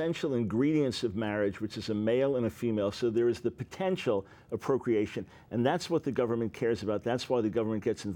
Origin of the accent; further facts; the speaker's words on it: New York, United States; now in Concord, United States; I'm from New York, and I had to go north. I said, Lord, let me go back north. And he said, North Carolina.